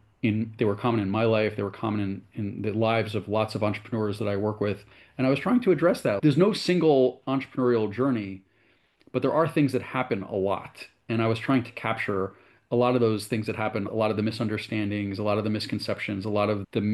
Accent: United States; moved away as an adult; now in Jerusalem, Israel; I'm from the US. You can hear from my accent. I'm not from Israel. I moved to this country years ago as a lawyer

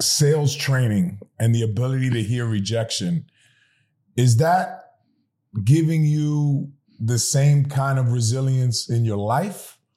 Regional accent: New York City, New York, United States; growing up in the Bronx with Italians and being Indian with all this rich culture

